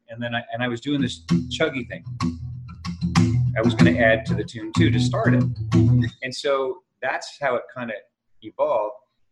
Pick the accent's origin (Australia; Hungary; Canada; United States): Canada; Hanover, Ontario; we shot that in JDS, John Diefenbaker Secondary School in Hanover, where that's my hometown.